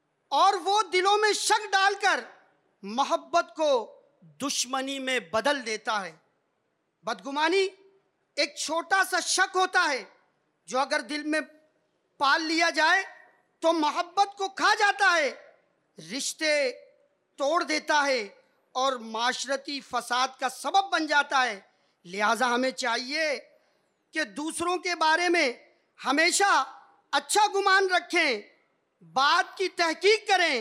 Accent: Hyderabad, Sindh, Pakistan; تعلق میرا شہر حیدرآباد سے ہے۔ تقریباً میری عمر 56 سال ہے،

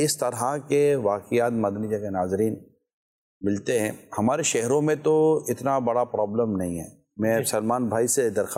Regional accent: Karachi, Sindh, Pakistan; ہمارے کراچی کا ایک علاقہ ہے جوڑیا بازار، میرا بچپن وہیں گزرا ہے،

